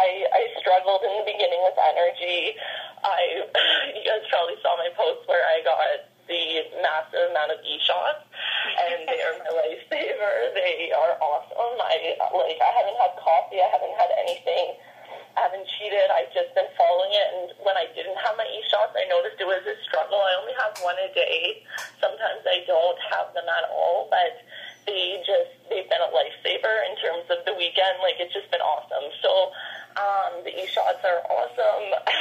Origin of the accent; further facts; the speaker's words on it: Ontario, Canada; now in Calgary, Canada; so I am from Ontario. I moved to Calgary a year ago